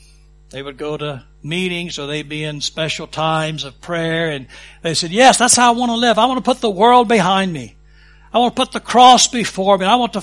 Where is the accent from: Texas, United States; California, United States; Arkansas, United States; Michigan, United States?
Texas, United States; Well, I'm a Texan, and some of you know, all you know about Texas is cowboys and the Alamo.